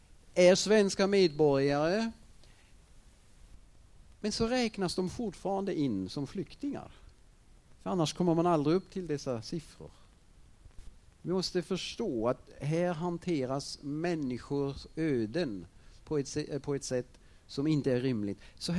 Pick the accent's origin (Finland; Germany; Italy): Germany; Nu kommer jag ju från Tyskland.